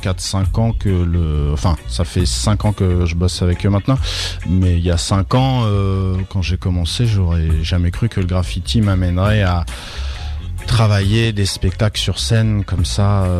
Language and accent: French; Évreux, Normandy, France; Je vais exposer à Évreux, ma ville natale, au tout début avril.